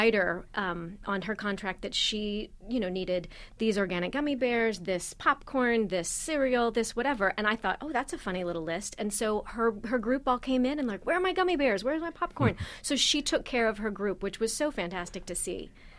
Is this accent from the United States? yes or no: yes; Midwest, United States; I'm from the Midwest. I pride myself on stretching a buck.